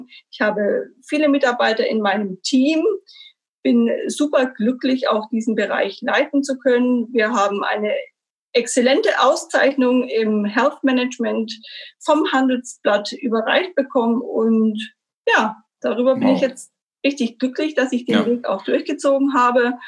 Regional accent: Stuttgart, Baden-Württemberg, Germany; born there; Ich bin gebürtige Stuttgarterin

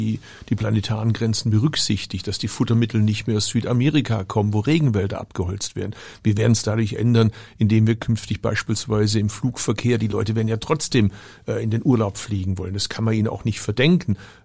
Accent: Baden-Württemberg, Germany; ich komme aus Baden-Württemberg.

